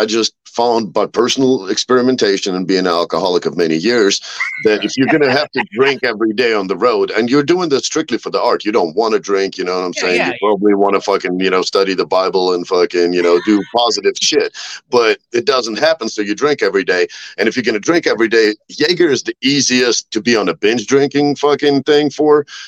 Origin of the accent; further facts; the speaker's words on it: Russia; I'm from Russia, so people are like Russian, but I'm like, I'm a Russian, I'm a Jew, I'm a Kazakh, I'm a fucking, I got a fucking, such a fucking, I'm an Eastern European mutt.